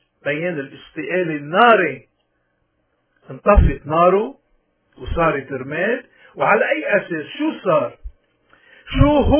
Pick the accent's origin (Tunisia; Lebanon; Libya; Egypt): Lebanon; accent: Lebanese; بلهجتنا اللبنانية او بلغتنا العامية